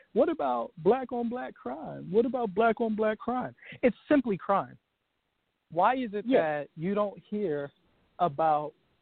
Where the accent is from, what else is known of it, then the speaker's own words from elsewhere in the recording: New York, United States; I'm a New Yorker through and through. 9/11 affected me deeply